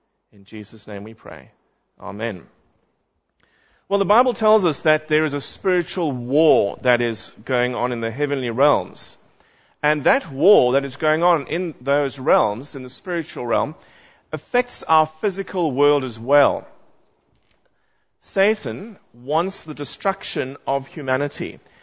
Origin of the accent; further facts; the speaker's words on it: South Africa; I must say, as a South African, I'm delighted to see that rugby is on the agenda.